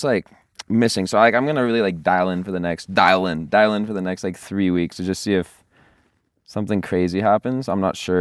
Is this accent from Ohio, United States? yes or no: no; California, United States; because like I obviously growing up in Orange County, like my mountains are like still part of this mountain range